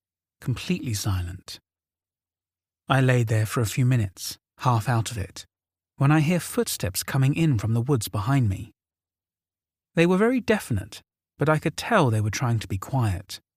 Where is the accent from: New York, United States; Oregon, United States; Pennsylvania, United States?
Oregon, United States; I grew up in Oregon. As most Oregonians do, we did a lot of camping.